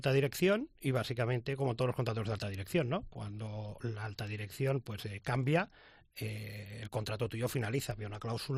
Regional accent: Catalonia, Spain; A mí me recuerda, como catalán, lo que está pasando en la Comunidad Valenciana

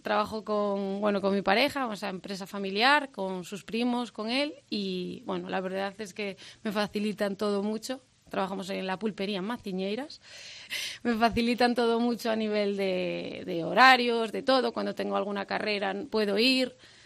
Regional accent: Otero de Toral de los Vados, Castile and León, Spain; Bueno, pertenezco sí a Toral de los Vados, pero soy de Otero de Toral de los Vados.

